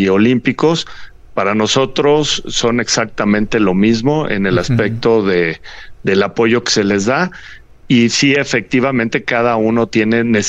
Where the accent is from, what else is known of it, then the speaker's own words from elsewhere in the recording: Mexico; pero somos orgullosamente mexicanos.